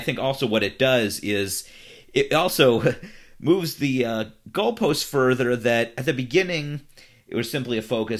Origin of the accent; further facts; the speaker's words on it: Cleveland, Ohio, United States; now in Los Angeles, United States; I've lived in Los Angeles for over 20 years, and I grew up in Cleveland, so I pretty much lived in the city my entire life.